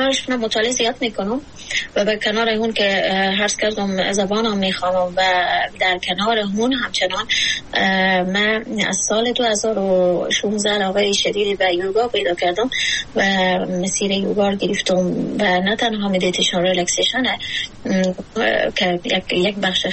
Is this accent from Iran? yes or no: no; Afghanistan; ما افغانستانی ها در شرایطی بزرگ شدیم که فقر اقتصادی داریم